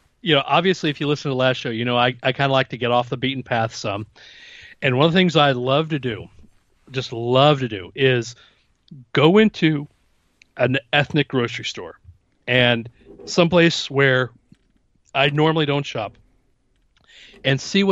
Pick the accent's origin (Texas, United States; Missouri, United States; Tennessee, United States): Missouri, United States; accent: Missouri; pick up some of my Missouri accent again. Go to the holler.